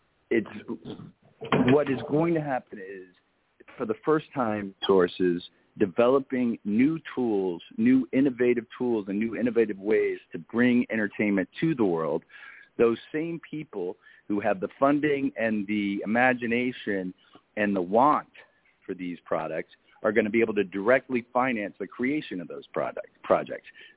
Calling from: Jersey City, New Jersey, United States; I am in Jersey City, New Jersey.

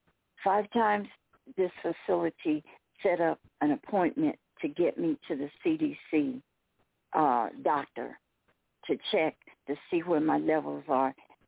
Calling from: Tucson, Arizona, United States; I'm calling from Tucson, Arizona.

